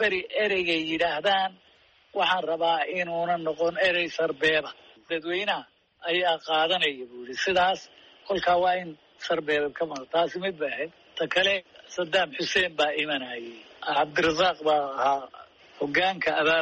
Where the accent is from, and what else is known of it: Somali Region, Ethiopia; born or raised there